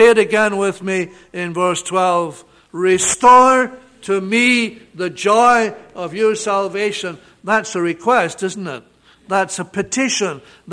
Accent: Scotland, United Kingdom; And I come from Scotland

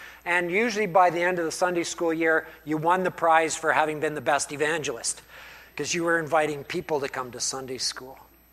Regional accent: Gormley, Ontario, Canada; I can remember growing up in Gormley, Ontario, and a small little village, and everybody there went to church

